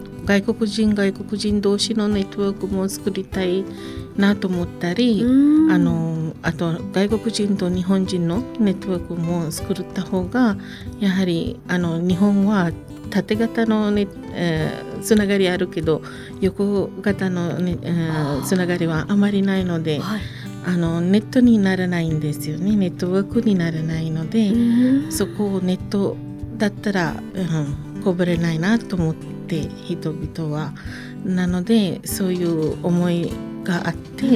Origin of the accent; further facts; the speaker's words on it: Sri Lanka; Japanese is a second language; moved away as an adult; now in Japan; スリランカです。